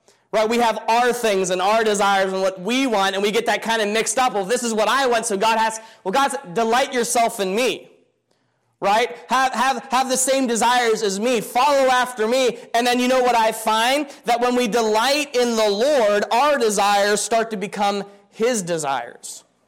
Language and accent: English; Pennsylvania, United States; moved away as an adult; I'm from Pennsylvania, right? Brother Daly said, you know, bless those even though they came from the East Coast. I never would have thought in a million years I'd come out to Washington.